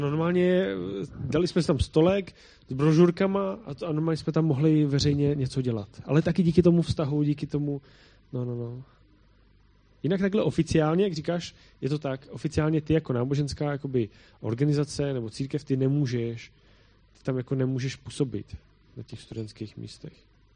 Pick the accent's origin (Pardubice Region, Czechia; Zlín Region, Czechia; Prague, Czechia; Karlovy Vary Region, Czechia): Prague, Czechia; on byl úplně nadšený, že jsem z Prahy